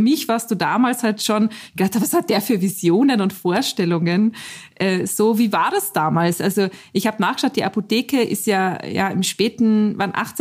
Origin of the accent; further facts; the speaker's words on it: Austria; ich bin Österreicherin und es kann schon sein, dass ich im Gespräch ins Österreichische kippe. Ich hoffe nicht ins Kärntnerische, dann versteht man mich nicht mehr.